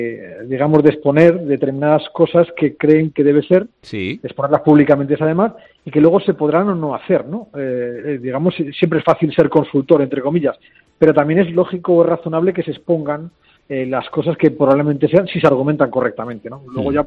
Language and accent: Spanish; Gijón, Asturias, Spain; born there; also born or lived in Madrid; Mi DNI pone que nací en Gijón, en Asturias, que vivía en Madrid, pero que poco a poco voy viviendo en un pueblo de Salamanca. Fuentes de Berlín